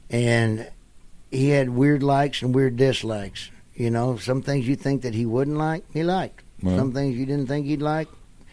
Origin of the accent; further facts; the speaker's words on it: Nebraska, United States; Now, Nebraska, I got a special love. It's my home state.